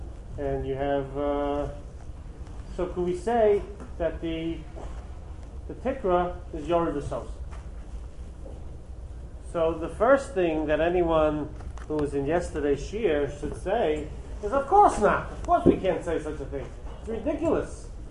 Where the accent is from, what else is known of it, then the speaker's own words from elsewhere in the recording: Brighton Beach, New York, United States; I grew up in Brighton Beach.